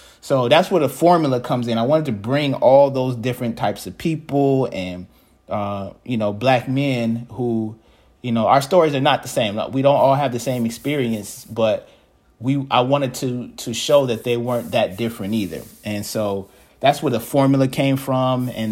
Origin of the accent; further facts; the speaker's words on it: Ann Arbor, Michigan, United States; now in Ypsilanti, United States; You know, I grew up in Ann Arbor. I've lived in Ypsilanti for most of my adult life now, you know, close to 15 years.